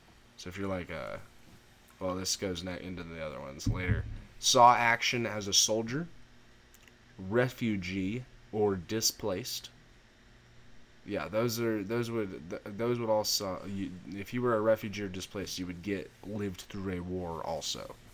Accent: California, United States; I grew up in California, at least. It was normal for us to have major fires every year.

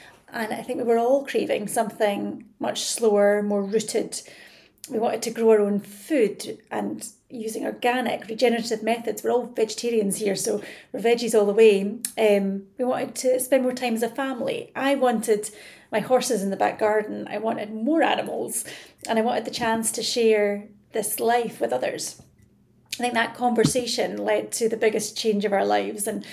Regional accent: Edinburgh, Scotland, United Kingdom; My dad worked in finance, my mum was a singer, and I grew up in and around Edinburgh, and it was a childhood full of horses and then more horses.

